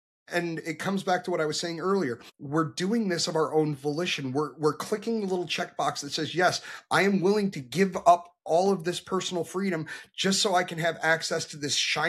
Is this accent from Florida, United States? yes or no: no; Detroit, Michigan, United States; Growing up in Detroit, we all loved turning 18 because we have the bridge and the tunnel.